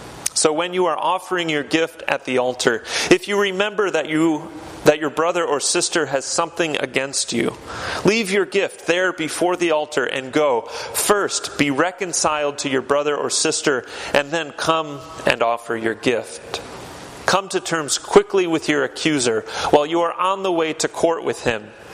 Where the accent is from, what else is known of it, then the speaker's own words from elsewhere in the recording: Michigan, United States; When I was a kid, growing up in West Michigan, for a period of time, every summer, my family and I and my brothers, we would go camping